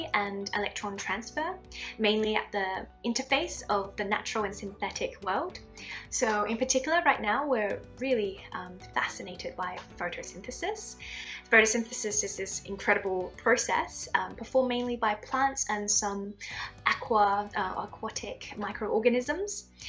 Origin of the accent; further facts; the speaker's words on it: New South Wales, Australia; also born or lived in China; I was born in China, but I grew up in Australia, in a very quiet region called the Central Coast.